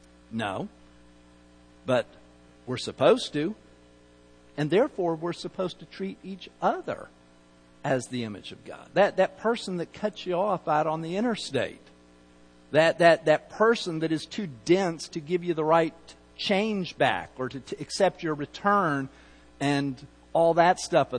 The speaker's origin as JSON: {"language": "English", "region": "Utah", "country": "United States", "tie": "born or raised there", "moved": "yes", "lives_now": "Texas", "said": "I grew up in Utah. I grew up in Utah, okay? I never knew I had an accent."}